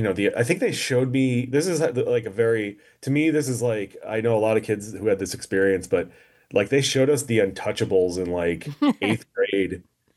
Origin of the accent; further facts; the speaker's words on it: Chicago, Illinois, United States; born there; now in Brooklyn, United States; I was born here, and I was born in Chicago. I'm actually sitting in Chicago right now as we speak. I live in Brooklyn